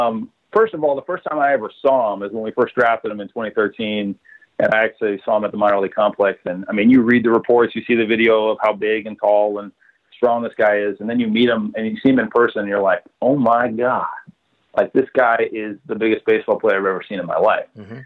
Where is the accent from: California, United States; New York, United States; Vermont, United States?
California, United States; Just growing up in California, like there was so much to do that hockey, even though we had the Ducks and the Kings